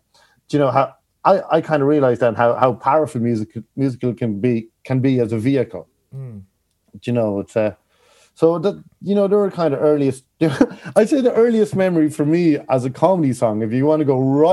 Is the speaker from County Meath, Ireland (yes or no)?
yes; Kells, County Meath, Ireland; children of Kells County Meath. I didn't know other towns had it. I was very proud of the song. Like, we're from Kells.